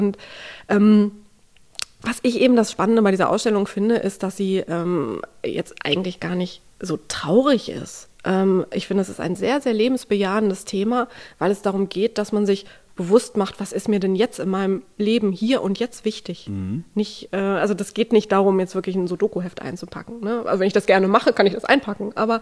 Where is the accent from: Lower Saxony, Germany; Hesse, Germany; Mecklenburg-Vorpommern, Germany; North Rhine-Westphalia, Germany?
North Rhine-Westphalia, Germany; Bergisch Gladbach; aus Bergisch Gladbach, aus meiner Heimatstadt, das ist aber jetzt tatsächlich Zufall